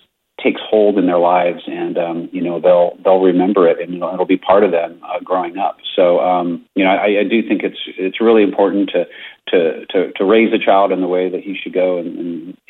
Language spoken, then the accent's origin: English; Denver, Colorado, United States; Phil was from the Chicago area. I was from Denver.